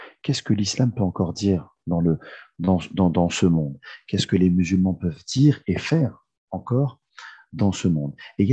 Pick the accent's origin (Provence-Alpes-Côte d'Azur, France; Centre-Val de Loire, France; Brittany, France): Centre-Val de Loire, France; Blois; born there; Alors moi, je suis né en 1983 à Blois, donc dans le Loir-et-Cher, donc très loin de l'Île-de-France, enfin pas si loin, mais quand même assez loin de l'Île-de-France, dans une petite ville près de Chambord.